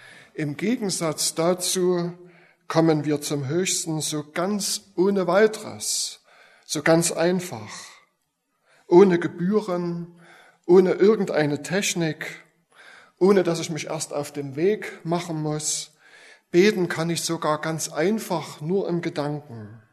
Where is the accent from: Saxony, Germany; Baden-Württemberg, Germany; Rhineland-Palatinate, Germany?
Saxony, Germany; Oelsnitz; von der Gemeinde, wo ich herkomme, Oesnitz im schönen Erzgebirge.